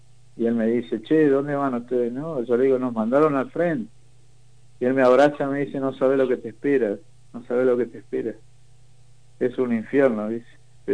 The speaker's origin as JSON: {"language": "Spanish", "town": "Comodoro Rivadavia", "region": "Chubut", "country": "Argentina", "said": "somos muchos los de Comodoro"}